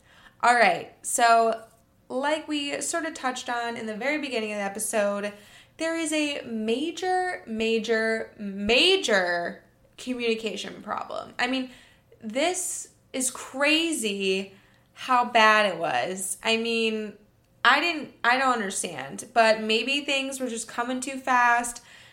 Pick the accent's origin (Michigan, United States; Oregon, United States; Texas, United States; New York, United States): Michigan, United States; I know Corey's from Michigan. Shout out to Michigan. I'm from Michigan.